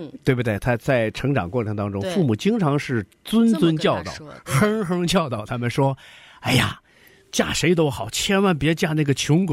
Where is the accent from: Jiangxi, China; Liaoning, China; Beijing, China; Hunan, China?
Liaoning, China; Shenyang; 也是我们沈阳人